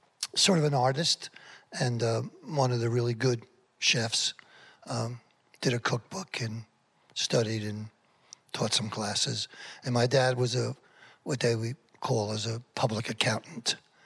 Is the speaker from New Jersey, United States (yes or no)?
yes; Paterson, New Jersey, United States; I was born in Paterson, New Jersey.